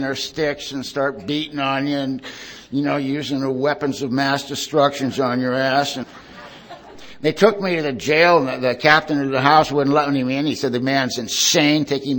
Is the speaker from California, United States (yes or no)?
yes; California, United States; You know, I'm from Southern California. That ain't no big deal, you know.